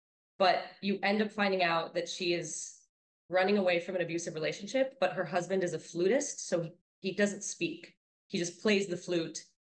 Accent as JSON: {"language": "English", "country": "Israel", "tie": "born or raised there", "said": "I was 15 and I went to see, I grew up in Israel."}